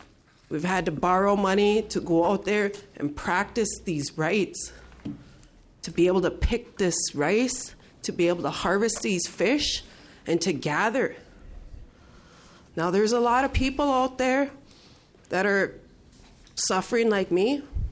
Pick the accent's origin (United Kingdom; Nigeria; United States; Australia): United States; East Lake, Minnesota; I'm from East Lake, Minnesota.